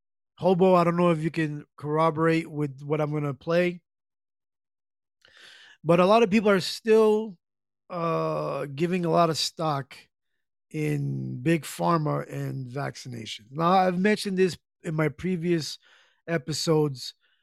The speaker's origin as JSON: {"language": "English", "region": "New Jersey", "country": "United States", "tie": "born there", "said": "I was born in Jersey, New Jersey, and we like to walk around in hoodies, man."}